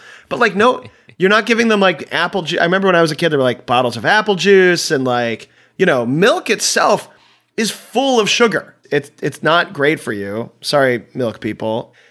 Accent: Chicago, Illinois, United States; born or raised there

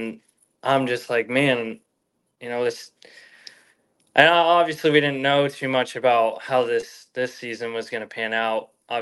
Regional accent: Los Angeles, California, United States; Genesis in LA, where I grew up in California.

